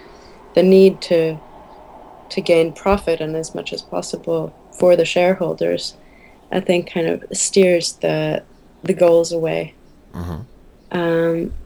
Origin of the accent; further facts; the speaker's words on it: United States; being American, I saw a lot of inequalities and injustices